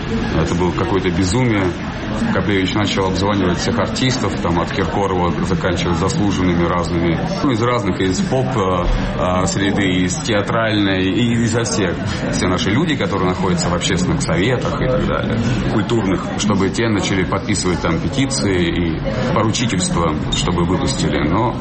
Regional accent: South Russia, Russia; accent: southern; потому что у меня южный акцент

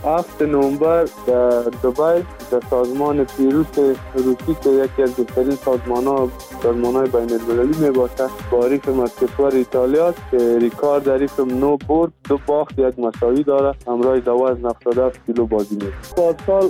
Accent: Afghanistan

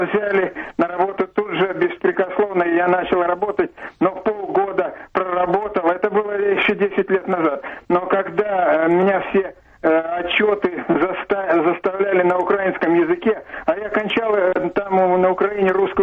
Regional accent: Moscow, Russia; Я из Москвы, я сейчас в Москве живу, но я хотел рассказать свою историю, как я хотел вернуться на свою родину.

